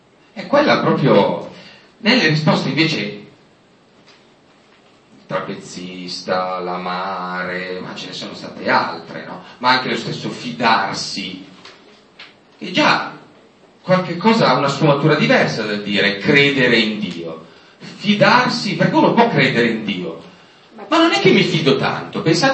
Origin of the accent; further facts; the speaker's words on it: Casteggio, Lombardy, Italy; Ho 40 anni quasi, sono originario di Casteggio, provincia di Pavia, vicino a Voghera.